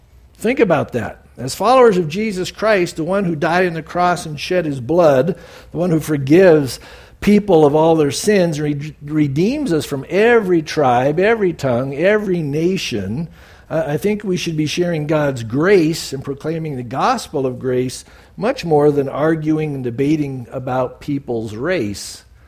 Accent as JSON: {"language": "English", "town": "San Diego", "region": "California", "country": "United States", "tie": "born or raised there", "said": "growing up in San Diego, you couldn't wait to get that first sunburn so you could start tanning."}